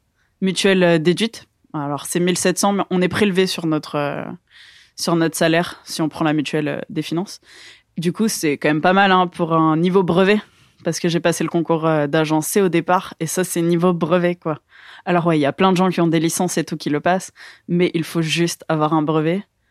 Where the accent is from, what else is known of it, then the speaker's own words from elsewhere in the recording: Southern France, France; Moi, j'ai principalement grandi dans le sud de la France.